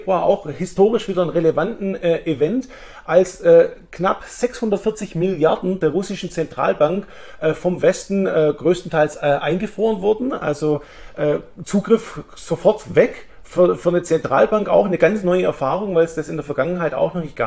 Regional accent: Medellín, Antioquia, Colombia; schön, dass es in meiner Heimatstadt stattfindet.

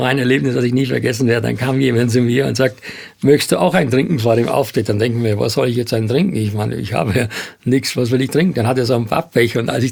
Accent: Styria, Austria; now in Hamburg, Germany; ich komme ja aus der Steiermark

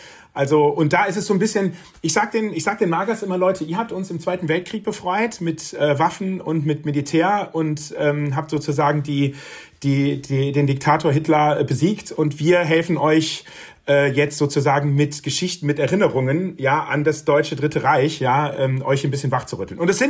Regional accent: Germany; now in United States; ich bin ja aus Deutschland vor 4 Jahren weggezogen, weil ich gedacht habe, in Deutschland ist ja wirklich alles schlecht. Und ich kann euch eins sagen, jetzt mit dem Blick aus USA, in Deutschland ist wirklich alles besser, außer Mindset.

